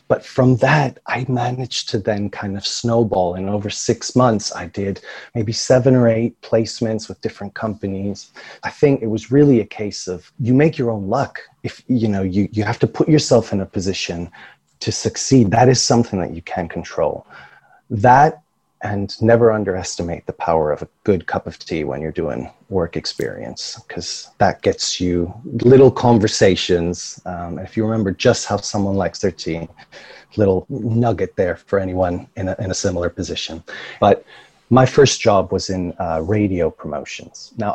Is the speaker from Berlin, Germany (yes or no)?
no; Hesse, Germany; The small town where I grew up was just outside of Frankfurt, which is known for being a financial capital.